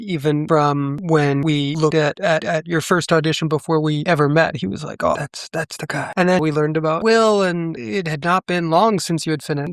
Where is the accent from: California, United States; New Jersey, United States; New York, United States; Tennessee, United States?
New York, United States; You know, I grew up in New York. I'm many generations. My family's been in New York.